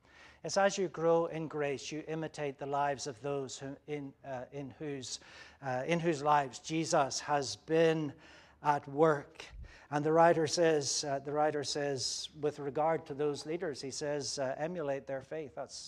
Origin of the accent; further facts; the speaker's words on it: Ireland; now in United States; When I was growing up in Ireland, we didn't do show and tell. That was an American thing. It never found its way across the Atlantic.